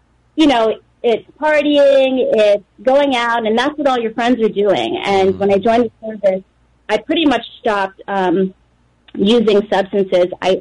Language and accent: English; Piscataway, New Jersey, United States; I'm from Piscataway, New Jersey, and I want to say hello to everyone that's listening.